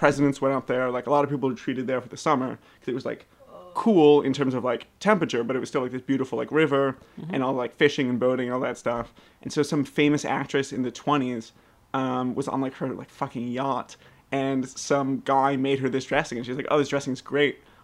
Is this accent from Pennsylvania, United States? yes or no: no; New York, United States; also born or lived in Canada; I'm from the New York-Canadian border.